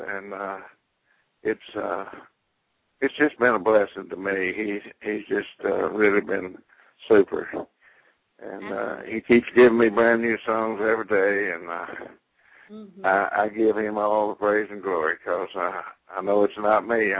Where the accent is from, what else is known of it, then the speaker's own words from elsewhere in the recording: San Antonio, Texas, United States; born there; I was born in San Antonio on Porter Street in a duplex there.